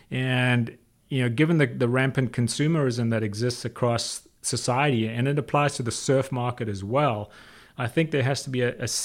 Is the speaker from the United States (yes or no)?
no; South Africa; I grew up in South Africa. When I was a kid in the 60s, surfing had a terrible reputation.